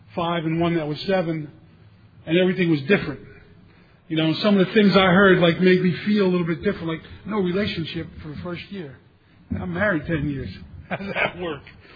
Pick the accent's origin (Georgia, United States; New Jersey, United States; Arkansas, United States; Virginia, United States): New Jersey, United States; Newark; now in Florida, United States; It says I'm from Florida, but originally I'm from Newark, New Jersey. Now, there's a little bit of a difference there, but it's okay. I got clean up in the Northeast, and that's my roots